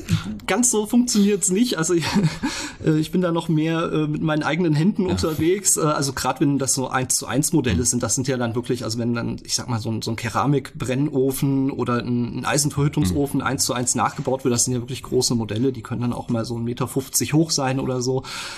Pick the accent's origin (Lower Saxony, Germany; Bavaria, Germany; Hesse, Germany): Hesse, Germany; Heimbach; Ich bin gebürtiger Fulderer, ja. Ich komme aus Heimbach und bin dort auch aufgewachsen und habe da die meiste Zeit meines Lebens verbracht, außer ein paar Jahre, die ich im Studium war.